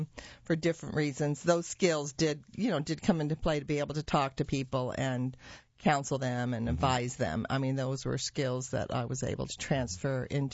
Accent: Utah, United States; growing up in Utah at the end of my high school years.

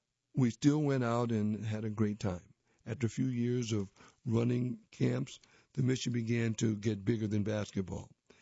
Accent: Nigeria; That first camp we hosted was in Nigeria, my home country.

